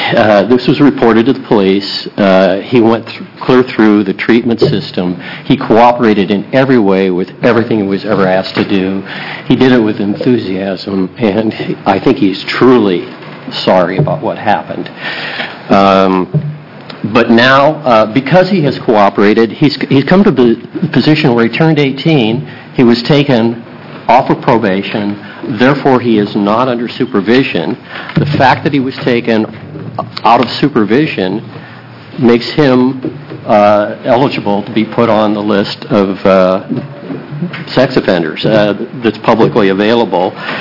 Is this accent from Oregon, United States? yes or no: yes; Bend, Oregon, United States; I make my living as a consultant. I'm from Bend, Oregon